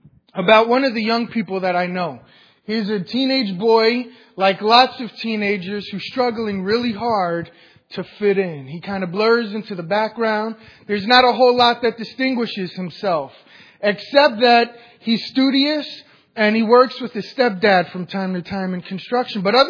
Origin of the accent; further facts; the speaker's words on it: New York City, New York, United States; I'm from New York City.